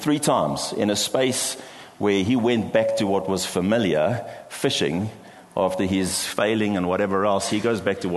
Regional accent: Cape Town, Western Cape, South Africa; And all 3 job offers were in Cape Town. And so this is my hometown.

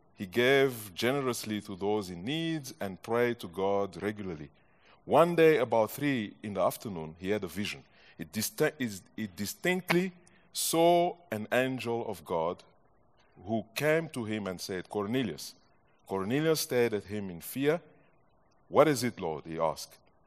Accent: DR Congo; English is a second language; I'm from the Congo, and I guess Clint thought that I was Zulu.

